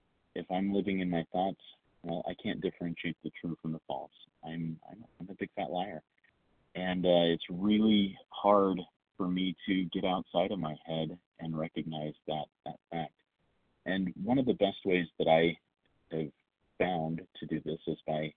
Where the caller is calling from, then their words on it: Idaho, United States; also born or lived in Washington; Hey, this is … I am, I'm calling from Idaho, typically in the state of Washington, and living in the state of recovery one day at a time.